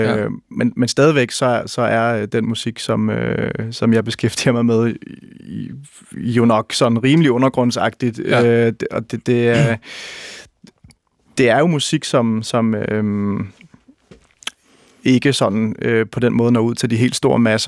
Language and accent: Danish; Roskilde, Zealand, Denmark; på det tidspunkt i Roskilde, hvor jeg voksede op i 70'erne og 80'erne